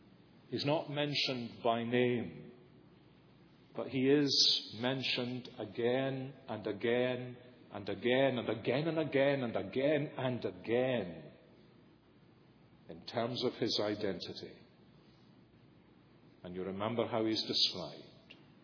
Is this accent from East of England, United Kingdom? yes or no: no; Scotland, United Kingdom; Now, I'm a melancholic Scot, but I don't think this is just melancholy or being Scottish.